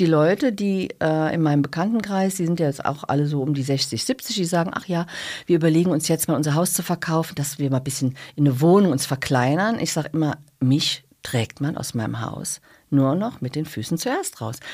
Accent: Braubach, Rhineland-Palatinate, Germany; born there; Also, was das bedeutet hat, war, dass ich bin in Braubach geboren.

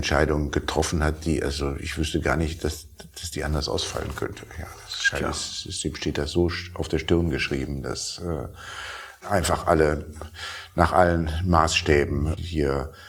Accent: Cologne, North Rhine-Westphalia, Germany; Ich bin in Köln groß geworden

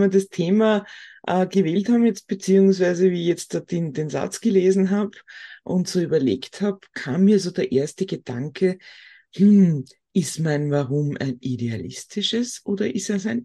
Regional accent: Austria; 14 Mal Gehalt beziehen bei uns in Österreich ist schon was Nettes, ne?

